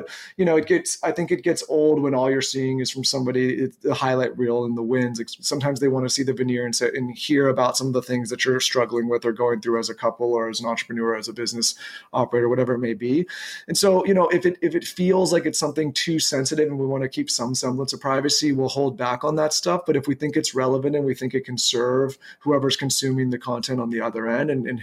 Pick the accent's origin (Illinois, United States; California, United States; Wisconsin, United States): California, United States; San Diego; now in Austin, United States; Originally I'm from Meltzer's neck of the woods in San Diego, but now since 2020, I've been in Austin.